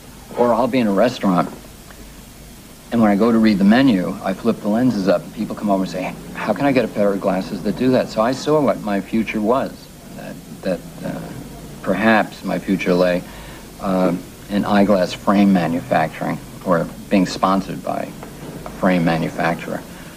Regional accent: Brooklyn, New York, United States; also born or lived in Long Island; I couldn't have been unhappier than the 8 years I spent growing up in Brooklyn. But I say that not having realized what it would then be like being on Long Island, which was infinitely worse.

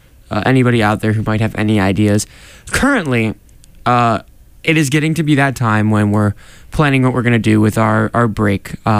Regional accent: Virginia, United States; I'm from Northern Virginia.

